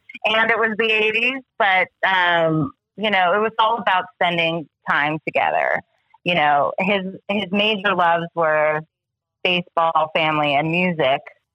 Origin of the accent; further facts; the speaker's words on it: Seal Beach, California, United States; also born or lived in Chicago, United States; So I guess I was three when we moved from Chicago to Seal Beach, California.